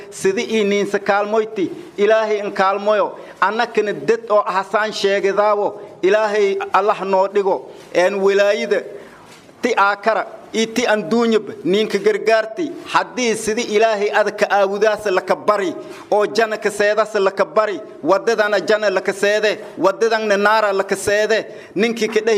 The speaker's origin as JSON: {"language": "Somali", "town": "Abdalla Kakana", "region": "Middle Juba", "country": "Somalia", "tie": "born there", "said": "tuulada aan ku dhashay Abdalla Kakana waaye oo u jirto Jilib 7 km dhankii waqooyi ku xigto"}